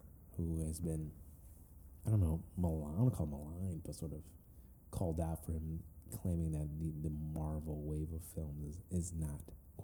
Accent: Nigeria; nigga, I'm Nigerian.

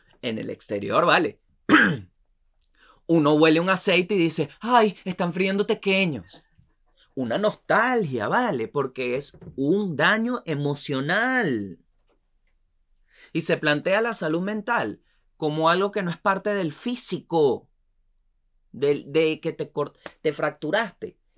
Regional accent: Venezuela; Esto es un privilegio más aún siendo venezolano.

